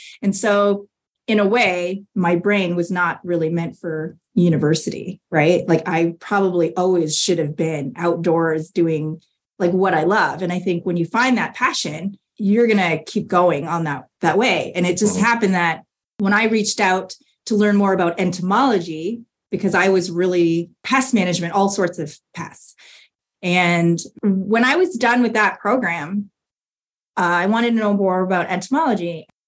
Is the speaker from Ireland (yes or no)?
no; Canada; now in United States; moving to the United States because I grew up in Canada.